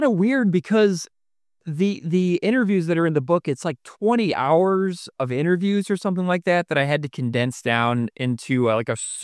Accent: St. Louis, Missouri, United States; And I'm from St. Louis originally, which is another mid-sized city.

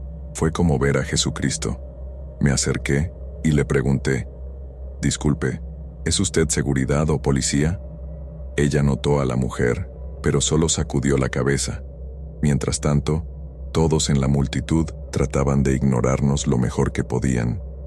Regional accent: United Kingdom; Soy británica y en ese momento tenía apenas 19 años

